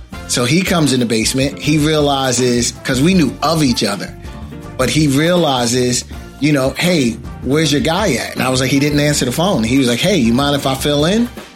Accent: Philadelphia, Pennsylvania, United States; Growing up in Philadelphia, they would have a lot of block parties

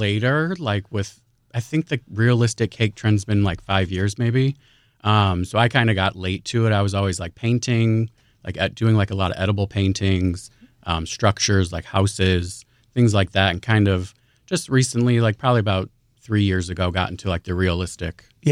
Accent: St. Charles, Missouri, United States; I'm from St. Charles, Missouri, St. Louis area.

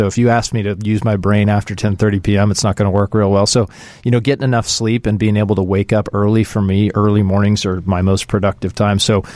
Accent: Austin, Texas, United States; I came from Texas, as you know, in the Austin area, and Austin is known as a tech city.

